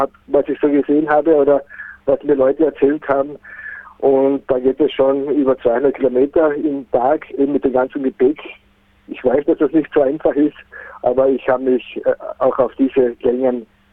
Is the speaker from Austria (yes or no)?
yes; Styria, Austria; Wie schon gesagt, ich komme aus der Steiermark in Österreich